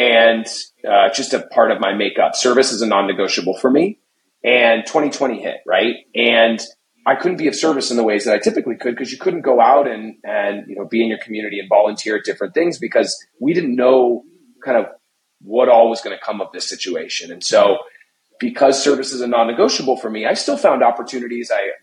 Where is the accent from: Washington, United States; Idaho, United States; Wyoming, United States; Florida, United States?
Washington, United States; Seattle; also born or lived in Kansas; So I am from the Emerald City of Seattle.